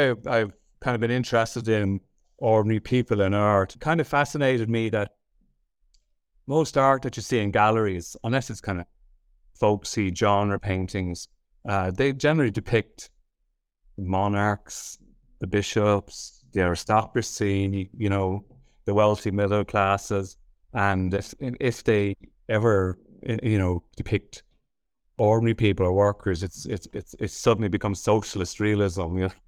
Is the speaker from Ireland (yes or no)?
yes; Ireland; also born or lived in United States; Well, I grew up in America, actually. My father worked for Aer Lingus in Boston and New York. And then my parents wanted to move to Ireland. They met in London. My mother is Austro-Hungarian, and so I moved to Ireland.